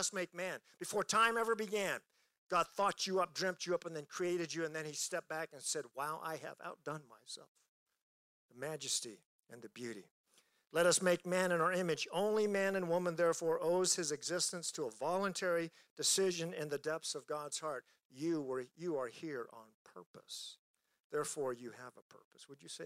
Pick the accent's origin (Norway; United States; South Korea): South Korea; So we tend to want to localize South Korea is where I'm from, which is technically where I'm from.